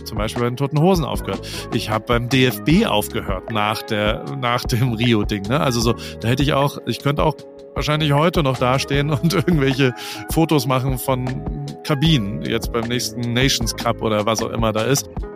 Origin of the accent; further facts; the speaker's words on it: Heidelberg, Baden-Württemberg, Germany; now in Newport Beach, United States; in meiner Heimatstadt in Heidelberg